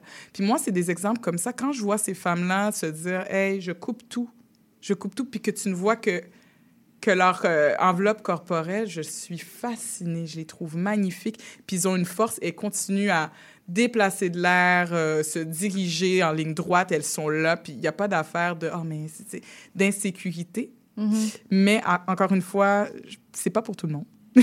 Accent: Mascouche, Quebec, Canada; Comme par exemple, moi, j'ai grandi à Mascouche en tant qu'enfant, là.

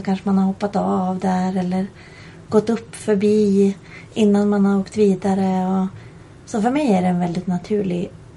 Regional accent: Täby, Stockholm County, Sweden; I och med att jag är uppvuxen norr om Stockholm.

